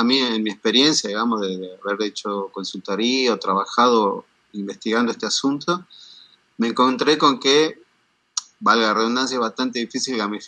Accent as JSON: {"language": "Spanish", "region": "Salta", "country": "Argentina", "said": "Tres líneas, bueno, soy salteño"}